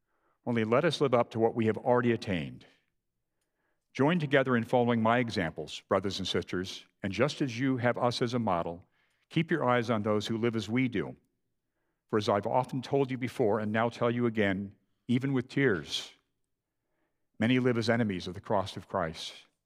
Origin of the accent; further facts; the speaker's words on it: Scotland, United Kingdom; A personal example, I'm so thrifty, I'm so Scottish, that I actually married my barber.